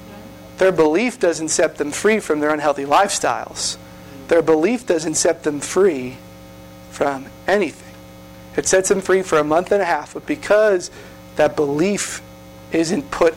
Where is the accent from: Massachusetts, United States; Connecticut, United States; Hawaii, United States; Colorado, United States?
Massachusetts, United States; Boston; I grew up in Boston. And there's no illusion of Christianity in Boston.